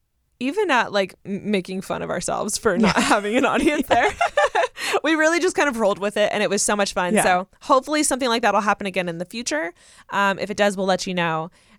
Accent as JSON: {"language": "English", "region": "California", "country": "United States", "said": "Like, I'm from Southern California. I've heard about San Diego. I've heard about LA."}